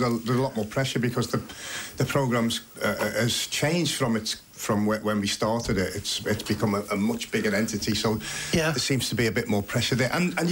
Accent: Liverpool, North West England, United Kingdom; also born or lived in London; Liverpool is home, yeah. Only recently, I was born in Liverpool and raised in Liverpool.

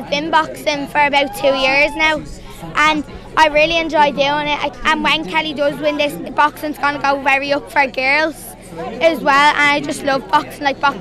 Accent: Dublin, Leinster, Ireland; I'm from Ballymun, but my nanny and me, all my aunties and my dad and all lives up here

